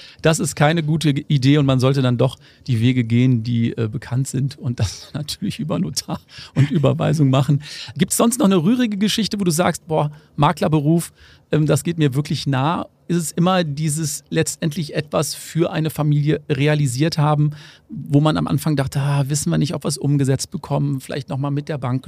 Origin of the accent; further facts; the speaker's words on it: Cologne, North Rhine-Westphalia, Germany; weil der findet sozusagen meine Heimat statt. In Köln.